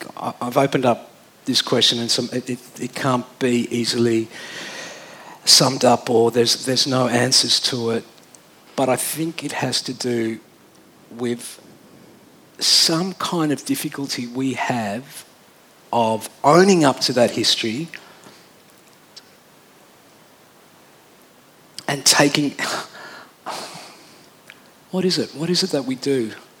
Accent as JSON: {"language": "English", "country": "Australia", "said": "our parochialism is what frustrates me as an Australian all the time"}